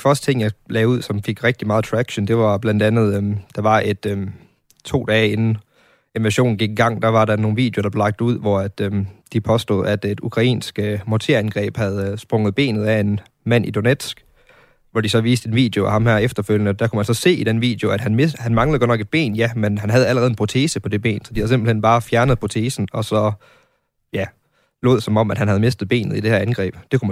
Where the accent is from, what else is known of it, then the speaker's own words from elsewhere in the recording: Aalborg, North Denmark Region, Denmark; Jeg er 28 år fra Aalborg.